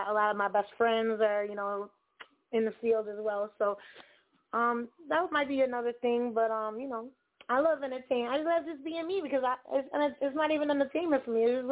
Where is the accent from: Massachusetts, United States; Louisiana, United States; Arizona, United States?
Massachusetts, United States; Worcester; So, you know, that's where I was born. That's my hometown. So shout out Worcester, Mass.